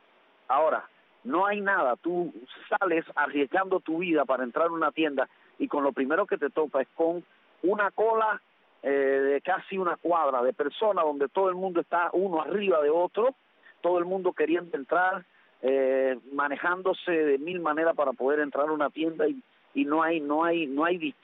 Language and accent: Spanish; Cuba; como ciudadano cubano